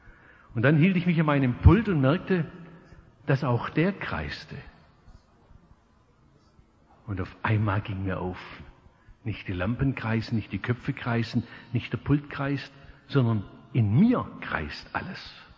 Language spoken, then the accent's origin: German; Stuttgart, Baden-Württemberg, Germany; Ich sagte, ich komme aus Stuttgart.